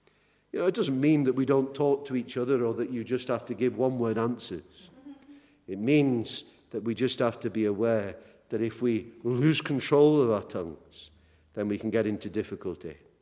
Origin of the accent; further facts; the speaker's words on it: England, United Kingdom; because obviously, being English, we're very reserved.